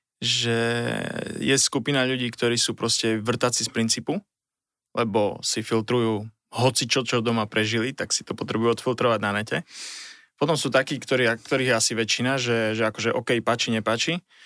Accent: eastern Slovakia, Slovakia; poďme tomu dať nejakú jak sa u nás na východe hovorí, úrovňu a kultúrňu

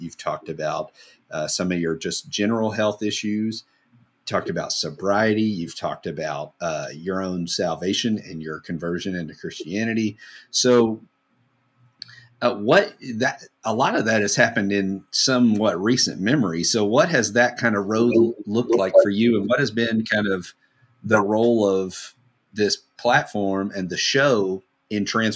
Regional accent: Kentucky, United States; And for me, growing up in Kentucky, and honestly, I had this thing when I started this podcast

